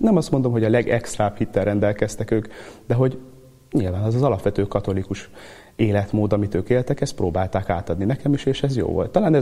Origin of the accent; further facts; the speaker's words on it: Szigetszentmiklós, Pest, Hungary; Én Szigetszent Miklósról származom, és igazából a családunk mindig ott élt, tehát amikor én már megszülettem, akkor mindig is ott laktunk mindannyian, és hát ott nevelkedtem fel, ott jártam általános iskolába, ott jártam gimnáziumba, ott is érettségiztem